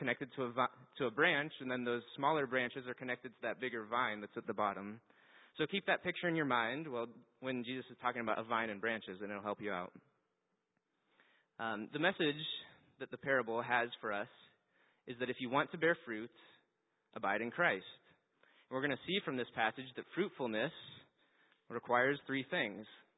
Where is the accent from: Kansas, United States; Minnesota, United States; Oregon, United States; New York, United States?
Kansas, United States; So I'm from Kansas, and I didn't grow up thinking about vineyards.